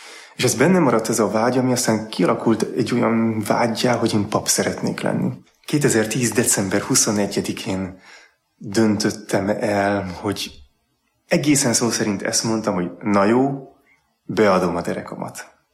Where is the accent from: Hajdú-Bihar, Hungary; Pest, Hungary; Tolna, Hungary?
Pest, Hungary; Csobánka; Csobánkáról származom, Budapest felett egy kisebb település a Pilis-hegységben. Egy ötgyermekes családból származom, nagy család.